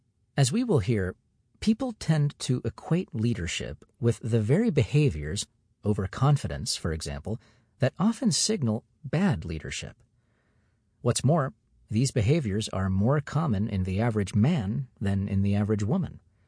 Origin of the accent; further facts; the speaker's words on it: Argentina; Growing up in Argentina also nurtured my interest in leadership, especially the problematic type.